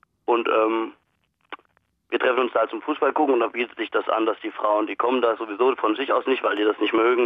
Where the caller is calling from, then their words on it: Hesse, Germany; Ich komme auch nicht genau aus Gießen, also ein bisschen weiter weg, 10, 20 Kilometer